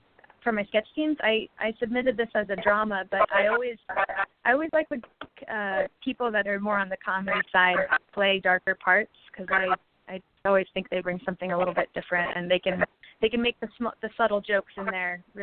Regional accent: Kansas, United States; Well, I think, as I said, growing up in Kansas

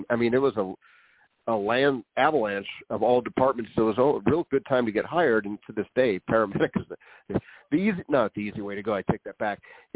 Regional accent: San Leandro, California, United States; also born or lived in Oakland; I grew up in Oakland for my first 5 years, and we moved to San Leandro, which is just south of Oakland, where I did all my school, you know, elementary, high school, everything else.

